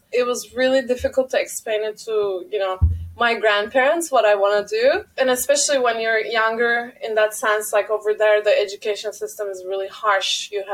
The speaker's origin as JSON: {"language": "English", "country": "Turkey", "tie": "born or raised there", "said": "I grew up in Turkey."}